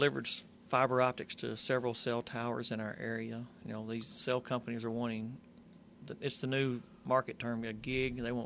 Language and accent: English; Mayfield, Kentucky, United States; Originally from Mayfield, Kentucky, south of Paducah.